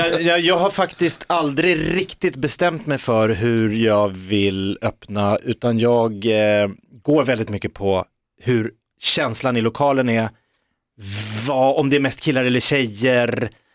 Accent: Norrland, Sweden; jag tycker egentligen borde jag få köra lite norrländska i och med att jag är norrländsk.

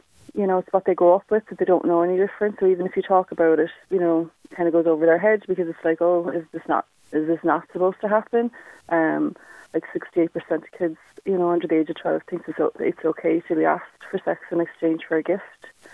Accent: Ireland; I have them the next morning because, you know, as Irish, like, we love to help.

